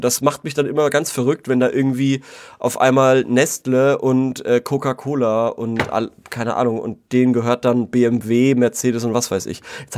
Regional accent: Würzburg, Bavaria, Germany; Weil als Würzburger mit beschissenem Auto wird mal so ungefähr alle 4 Wochen kontrolliert von der Polizei.

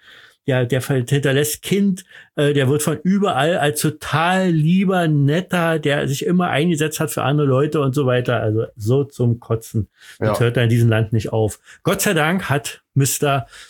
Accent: East Germany, Germany; ich komme aus dem Osten

